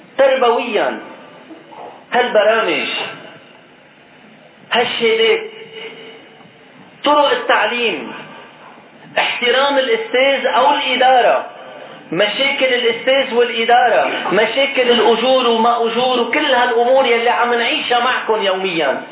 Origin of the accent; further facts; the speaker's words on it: Lebanon; لأنه نحن اليوم كلبنانيين بحاجة لوعي شعبنا إلى أقصى حد